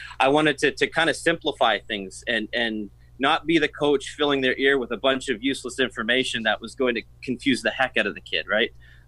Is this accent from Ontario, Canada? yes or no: yes; Ottawa, Ontario, Canada; I'm originally from Ottawa, Ontario, Canada.